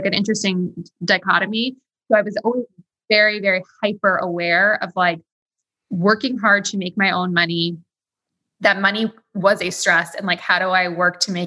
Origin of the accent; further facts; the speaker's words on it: New York City, New York, United States; You know, I grew up in New York City. So I also grew up in a city and in a really expensive city